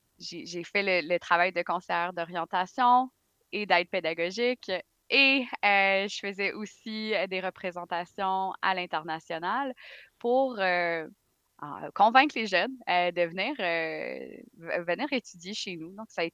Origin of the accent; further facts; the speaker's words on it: Sept-Îles, Quebec, Canada; born there; moi je suis née au Canada, je suis née à Sept-Îles. J'ai fait mes études à Montréal